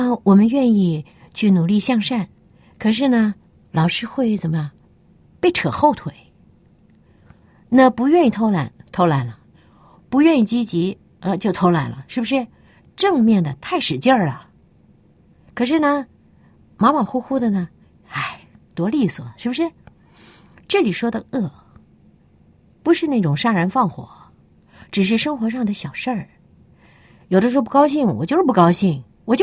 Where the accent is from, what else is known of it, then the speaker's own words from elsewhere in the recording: China; 咱们中国人总觉得在礼教观念当中长大的，咱们打小就知道这个基本的这个礼仪啊